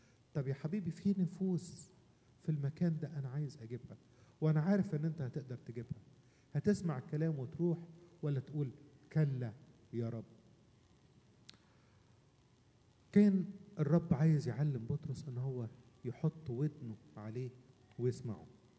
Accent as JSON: {"language": "Arabic", "region": "Upper Egypt", "country": "Egypt", "said": "عندنا في الصعيد"}